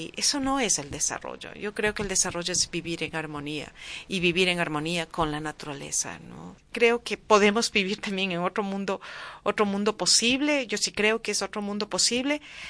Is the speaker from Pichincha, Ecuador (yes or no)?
yes; Quito, Pichincha, Ecuador; Sí, soy de Quito, sí. Quito, Ecuador.